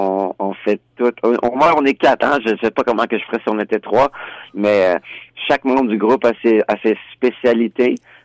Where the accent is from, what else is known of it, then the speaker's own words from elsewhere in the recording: Quebec, Canada; hey, regarde, là, on vient du Québec, on va chanter en français.